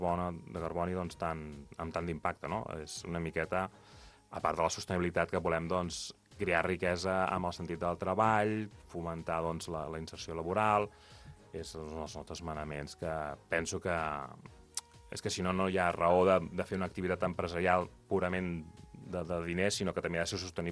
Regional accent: Sant Sadurní, Catalonia, Spain; jo soc fill de Sant Sadurní

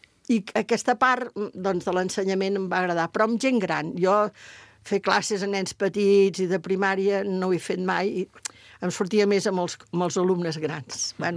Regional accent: Vilafranca del Penedès, Catalonia, Spain; perquè ja vaig començar de petita aquí a Vilafranca, abans de marxar a Barcelona a estudiar

